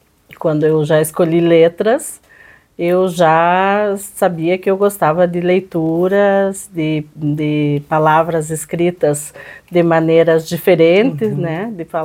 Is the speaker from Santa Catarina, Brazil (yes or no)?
no; Lagoa Vermelha, Rio Grande do Sul, Brazil; eu sou de Lagoa Vermelha, né?